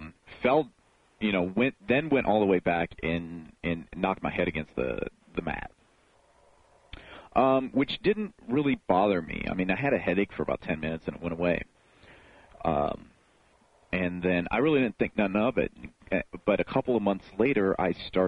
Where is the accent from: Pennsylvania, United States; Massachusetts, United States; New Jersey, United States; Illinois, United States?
Illinois, United States; Chicago; I am from Chicago, in the Chicago area, and I grew up in a bad neighborhood